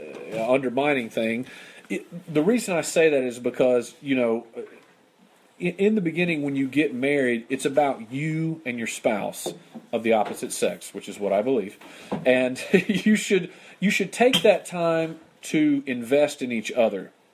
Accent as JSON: {"language": "English", "town": "Amory", "region": "Mississippi", "country": "United States", "tie": "born or raised there", "also_born_or_lived": "Greenwood", "said": "I was born in Greenwood, Mississippi. I've lived in Amory, Mississippi most of my life."}